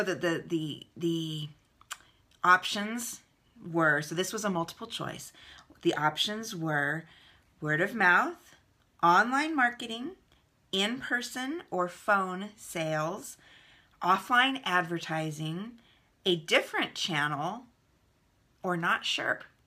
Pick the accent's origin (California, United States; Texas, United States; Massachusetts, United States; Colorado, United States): California, United States; Fresno; By the way, Drip originated right here in my hometown of Fresno, so it's pretty cool.